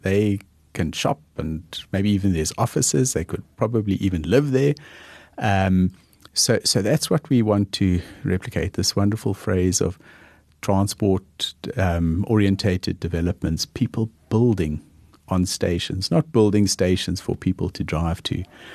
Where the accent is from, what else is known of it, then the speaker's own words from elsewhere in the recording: Cape Town, Western Cape, South Africa; I grew up in Cape Town